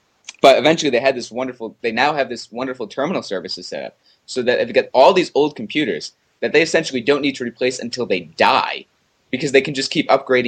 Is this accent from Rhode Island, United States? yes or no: yes; Pawtucket, Rhode Island, United States; I grew up in Pawtucket in Rhode Island, and it's it doesn't exactly have the world's largest budget.